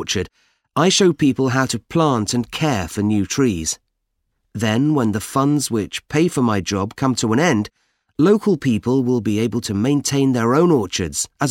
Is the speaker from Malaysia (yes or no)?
yes; Malaysia; Well, I'm from Malaysia.